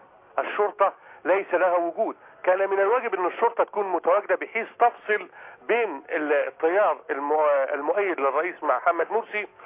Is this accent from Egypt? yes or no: yes; Kafr El Sheikh, Kafr El Sheikh Governorate, Egypt; وهم في طريقهم في ميدان عندنا في كفر الشيخ